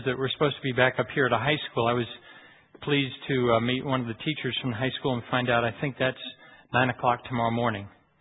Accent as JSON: {"language": "English", "country": "Ecuador", "tie": "born or raised there", "said": "Now, I grew up in Ecuador, so I don't know some of my family."}